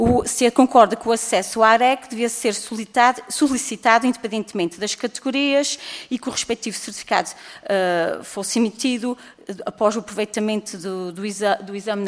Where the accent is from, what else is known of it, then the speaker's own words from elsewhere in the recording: Azores, Portugal; E realmente sou da Ilha Terceira.